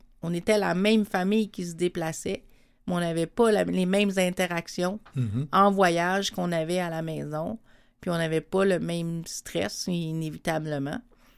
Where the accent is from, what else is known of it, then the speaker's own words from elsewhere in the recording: Montreal, Quebec, Canada; also born or lived in Châteauguay; J'ai grandi à Montréal, dans 3 quartiers différents, mais toujours à Montréal, donc dans l'action. Et là, on est déménagé sur la rive sud à Châteauguay. Pour toute la période du secondaire.